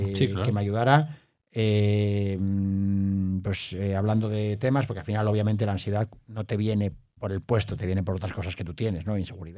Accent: Oviedo, Asturias, Spain; yo soy de Oviedo de siempre, pero también, por ejemplo, me considero riosellano, de alguna manera, quiero decir, porque he pasado los veranos de mi vida allí

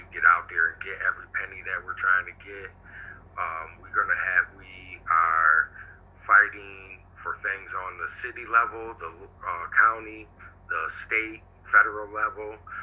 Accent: Elmira, New York, United States; now in Olean, United States; Well, I grew up in Elmira, New York, and since most of my family was here in Olean, I would spend my vacations and my summers all out here.

